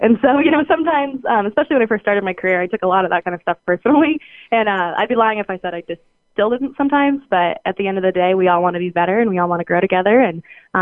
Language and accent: English; East Helena, Montana, United States; So yeah, I grew up in Montana. I actually went to school here at MSU.